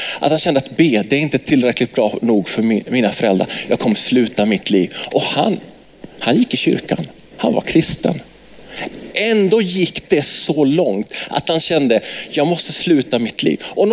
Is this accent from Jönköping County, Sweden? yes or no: yes; Värnamo, Jönköping County, Sweden; born there; att jag var född i Värnamo. Så att jag är ju från Värnamo, så jag är som hemma.